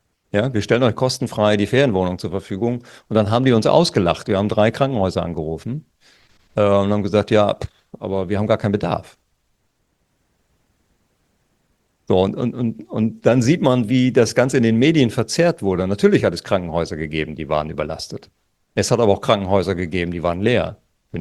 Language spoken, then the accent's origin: German; North Sea coast, Germany; wir hatten zum Beispiel an der Küste, wo ich herkomme, an der Nordseeküste